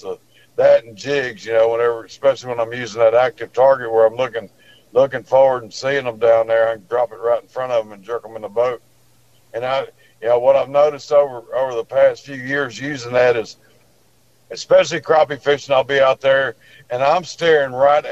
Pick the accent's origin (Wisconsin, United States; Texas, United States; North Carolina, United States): Texas, United States; I grew up crappie fishing on Livingston